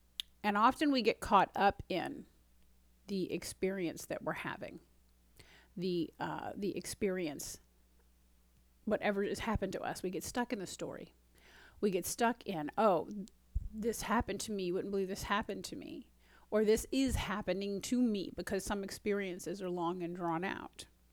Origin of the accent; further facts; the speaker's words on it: United States; So I'll just speak for myself as an American.